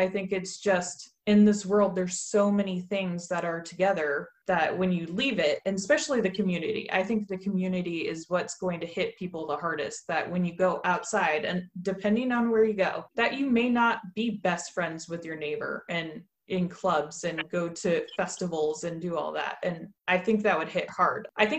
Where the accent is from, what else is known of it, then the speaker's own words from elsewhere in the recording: Colorado, United States; I come from Colorado, which of course everyone loves.